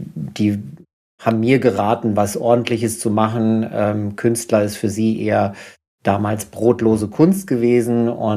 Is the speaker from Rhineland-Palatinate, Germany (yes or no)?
no; North Rhine-Westphalia, Germany; Ich bin im Sauerland aufgewachsen und das ist meine Sozialisierung.